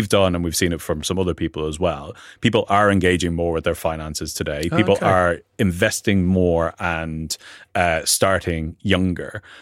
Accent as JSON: {"language": "English", "town": "Dublin", "region": "Leinster", "country": "Ireland", "lives_now": "United Kingdom", "said": "So I'm from Dublin originally. I came over to the UK."}